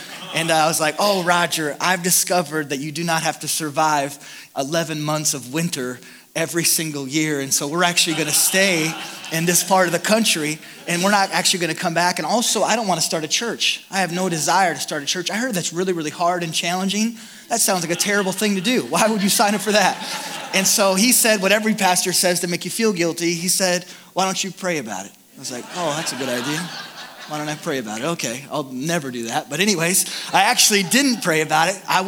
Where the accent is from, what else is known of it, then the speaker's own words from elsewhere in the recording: Sioux Falls, South Dakota, United States; I'm from Sioux Falls, South Dakota, the great state of South Dakota.